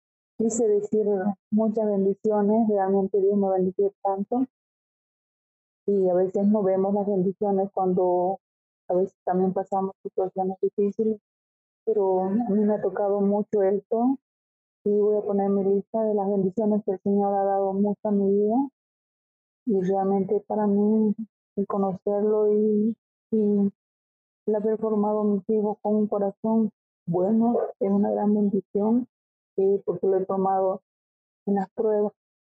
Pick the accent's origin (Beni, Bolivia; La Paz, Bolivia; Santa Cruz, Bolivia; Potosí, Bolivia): Santa Cruz, Bolivia; now in Cochabamba, Bolivia; Yo soy de Santa Cruz, vivo en Cochabamba.